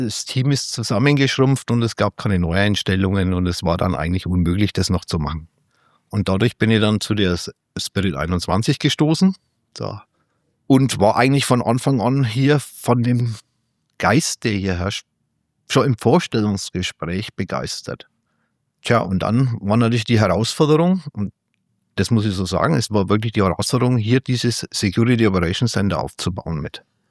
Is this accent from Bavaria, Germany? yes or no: yes; Ansbach, Bavaria, Germany; ich bin gebürtiger Mittelfranke, ich komme aus Ansbach.